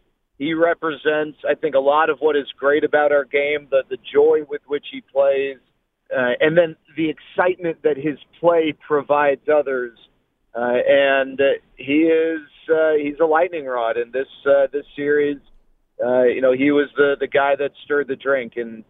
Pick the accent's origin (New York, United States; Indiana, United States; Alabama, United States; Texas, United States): Texas, United States; Dallas; Amy, I grew up in Dallas. I grew up a diehard Rangers fan